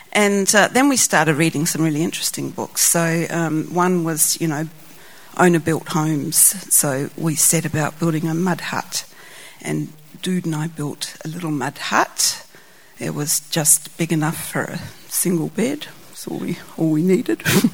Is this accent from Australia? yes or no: yes; Adelaide, South Australia, Australia; born there; I was born in Adelaide, Australia, and my family was one of those sort of medical families